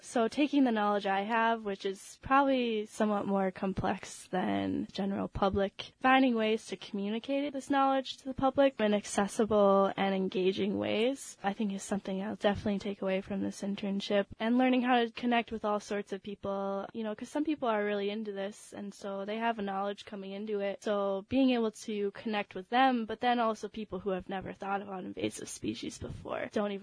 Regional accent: United States; And I grew up on the St. Croix River.

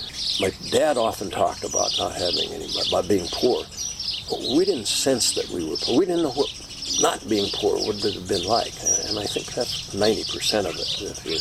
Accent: Yellowstone Park, Wyoming, United States; first few years of my life, I grew up in Yellowstone Park.

